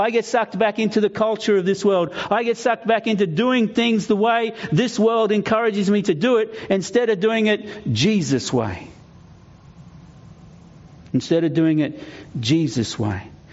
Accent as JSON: {"language": "English", "country": "Australia", "said": "Aussie, Aussie, Aussie, oi, oi, oi, I'm Aussie."}